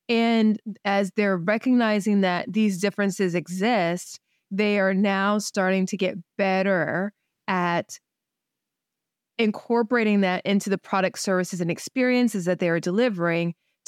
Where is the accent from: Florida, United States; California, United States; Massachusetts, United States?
Florida, United States; a couple of years ago, we relocated to where I grew up in Florida.